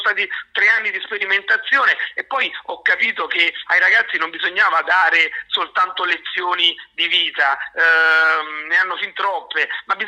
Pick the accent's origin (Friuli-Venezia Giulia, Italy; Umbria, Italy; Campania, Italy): Campania, Italy; Avellino; il professore Sergio Barile, che è il mio concittadino, io sono di Avellino, anche lui lo è